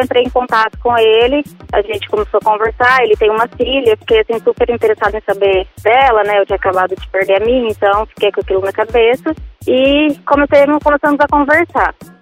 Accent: Londrina, Paraná, Brazil; Londrina, Paraná.

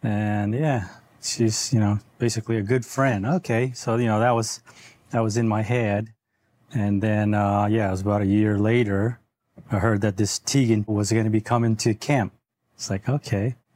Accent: California, United States; I'm from Northern California.

